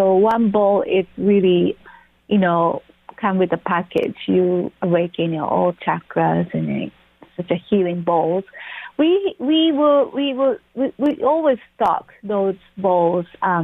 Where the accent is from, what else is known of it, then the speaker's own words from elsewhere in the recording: Japan; I'm from Japan.